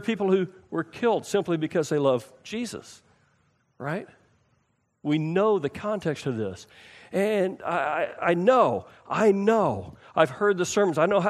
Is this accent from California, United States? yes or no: no; Texas, United States; and because I'm from Texas, and I saw the startling loss